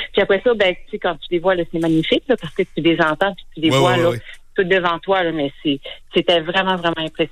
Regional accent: Quebec, Canada; Je viens de la Côte-Nord et par chez nous, des phoques, on appelle ça des loups marins.

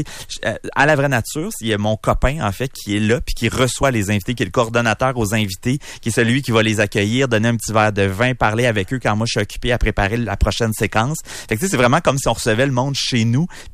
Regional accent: Quebec, Canada; moi, je suis un gars de région. Je viens des cantons de l'Est. Je suis né à 15 minutes du chalet de la vraie nature.

